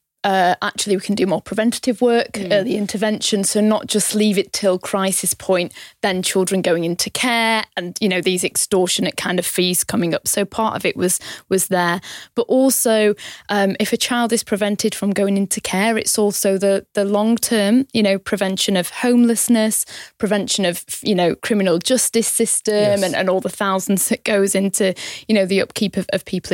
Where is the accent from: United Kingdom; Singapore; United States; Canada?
United Kingdom; Blackpool, North West England; and I'm from Blackpool, you know, I have a big heart, a big love for that town